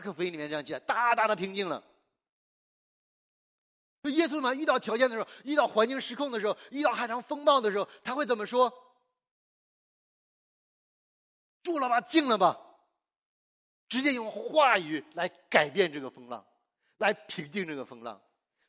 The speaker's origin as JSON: {"language": "Chinese", "country": "China", "said": "我们要死了，我们要死了，跟我们中国人有点像"}